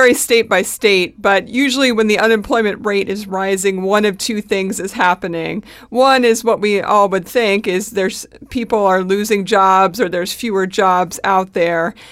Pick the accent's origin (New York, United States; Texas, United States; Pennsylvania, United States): Pennsylvania, United States; From my home state of Pennsylvania, there's parts of the middle that have seen rises in unemployment